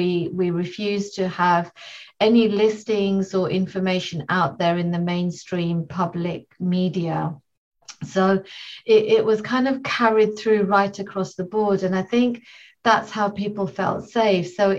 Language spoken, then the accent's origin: English; London, United Kingdom; I grew up in London, but unfortunately, growing up here in the late 70s, 80s